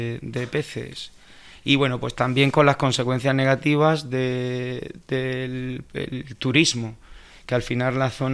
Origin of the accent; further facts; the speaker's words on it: Spain; yo vengo del sureste de España